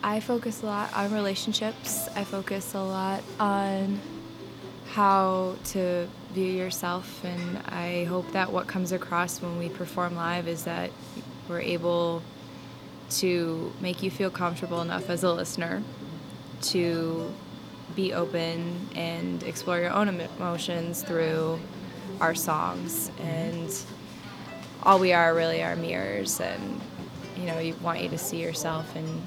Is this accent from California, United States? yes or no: no; Wisconsin, United States; now in Boston, United States; I am originally from Wisconsin and moved out to Boston and grew a band, pretty much.